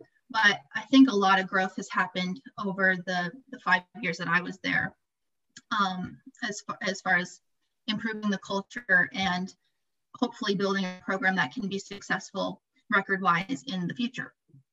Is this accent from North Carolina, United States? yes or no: yes; Asheboro, North Carolina, United States; I'm from Asheboro, North Carolina, so it was only like 3.5 hours from home, so not too close and not too far.